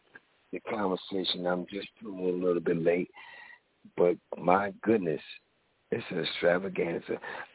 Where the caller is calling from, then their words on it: Philadelphia, Pennsylvania, United States; calling from Philly.